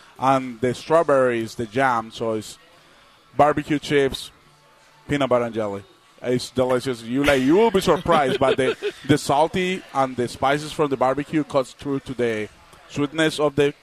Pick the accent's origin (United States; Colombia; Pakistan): Colombia; English is a second language; Colombia.